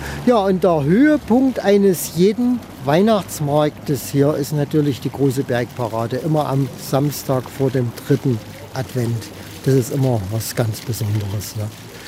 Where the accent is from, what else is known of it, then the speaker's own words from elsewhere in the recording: Schwarzenberg, Saxony, Germany; Die Schwarzenberger sind keine Sachsen vom Ursprung her. Wir sind Franken und Oberpfälzer. Das zeigt auch unsere Mundart.